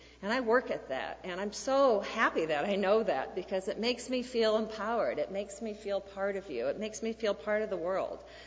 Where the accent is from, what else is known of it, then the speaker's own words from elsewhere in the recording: Iowa, United States; I grew up in Iowa. It's a little hard to be obsessed with Gandhi when you're in the breadbasket of the world, and nobody wants you to starve yourself there.